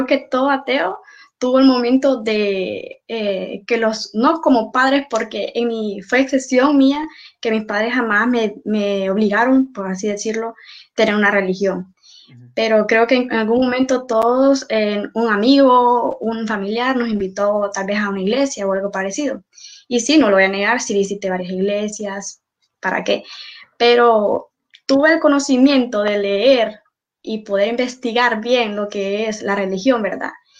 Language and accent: Spanish; Honduras; Tengo 25 años, en octubre lo cumplí. Y pues estudio de derecho, vivo en Honduras.